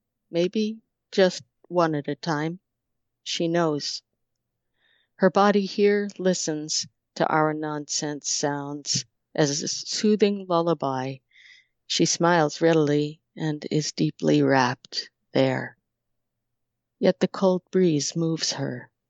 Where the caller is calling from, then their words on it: Montpelier, Vermont, United States; Vermont. Montpelier, Vermont.